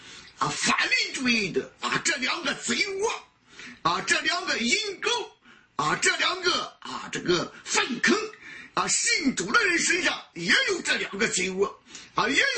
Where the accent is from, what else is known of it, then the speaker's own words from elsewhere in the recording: China; 过去我们中国人特别喜欢五四青年了啊